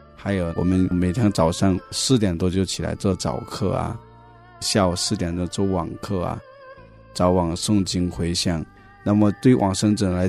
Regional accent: China; 就是我们中国人都是讲孝道

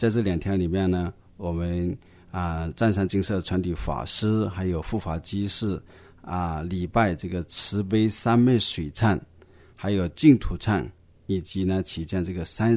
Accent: China; 因为清明节呢是我们中国人怀念过去亲友的这个传统节日啊

